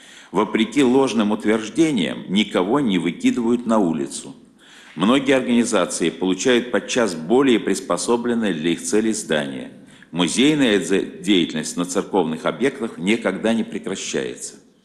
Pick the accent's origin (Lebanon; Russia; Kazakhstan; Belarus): Russia; Saint Petersburg; приехал я из Ленинграда